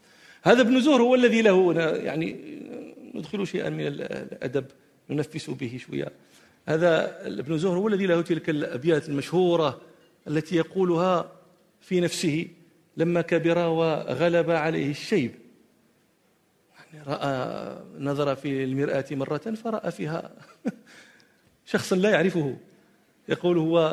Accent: Morocco; وهذا كان طبيبا، كان في عهد دولة الموحدين عندنا في المغرب

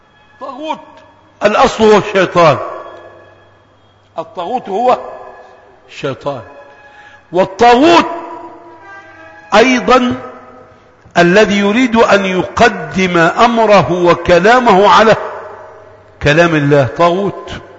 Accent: Egypt; ممكن عندنا في مصر الأحوال الشخصية بس

